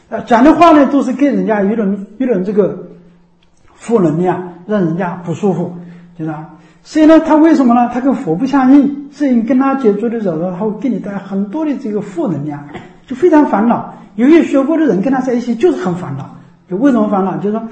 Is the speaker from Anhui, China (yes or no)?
yes; Anhui, China; now in Jiangxi, China; 就像我是安徽人，然后到江西来，因为我吃江西的饭，我已经吃了三四十年了，现在也像江西人了